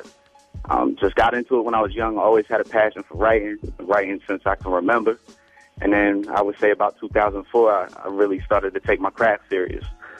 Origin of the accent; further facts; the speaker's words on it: York, Pennsylvania, United States; also born or lived in California; Well, I was born in Cali, but I was raised in Central Pennsylvania, York, Pennsylvania.